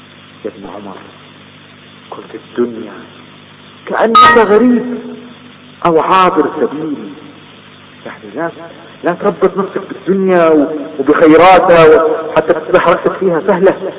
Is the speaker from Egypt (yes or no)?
no; Kuwait; أذكر أحد التجار عندنا في الكويت كان يبيع الغترة